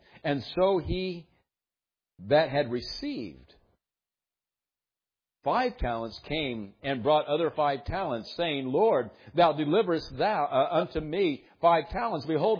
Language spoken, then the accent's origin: English; United States; But we Americans, we don't like that. We like our space.